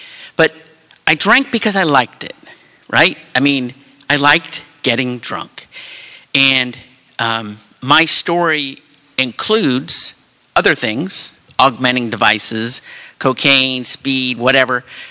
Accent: Atlanta, Georgia, United States; I am from Atlanta. I'm in town for business at the convention center for 5 days.

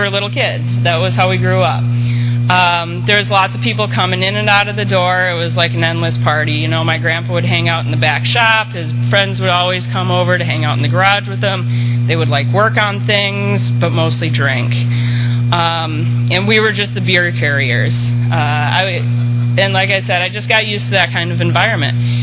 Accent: Wisconsin, United States; I grew up in Wisconsin, and a lot of folks in Wisconsin, including my family, drink a lot.

